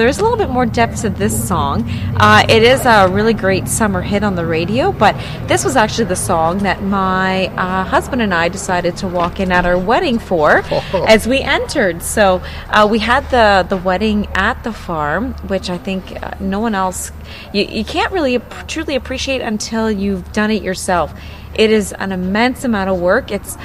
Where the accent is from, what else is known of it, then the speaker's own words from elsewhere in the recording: Mitchell, Ontario, Canada; and I am from Mitchell, Ontario.